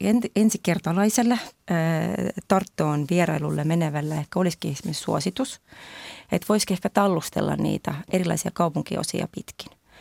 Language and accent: Finnish; South Estonia, Estonia; Finnish is a second language; Minä kun olen Etelä-Virosta kotoisin, minä tietysti pidän hyvin paljon kotiseudun ruuasta.